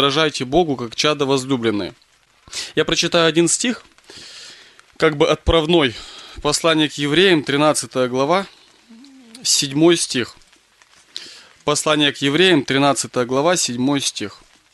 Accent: Surgut, Khanty-Mansi Autonomous Okrug, Russia; now in Balakovo, Russia; Родом я из Сургута. Сургут, Ханты-Мансийский округ, Тюменская область, с севера. И приблизительно, по-моему, в 2008 году братья так определили, мы переехали с семьей на служение в город Балаково, в Саратовскую область.

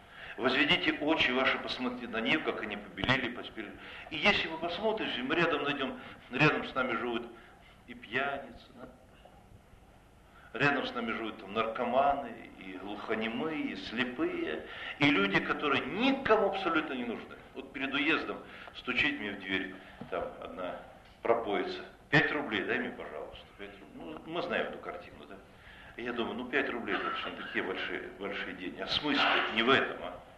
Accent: Kazakhstan; Я казах, гражданин Казахстана, у меня, знаю казахский язык

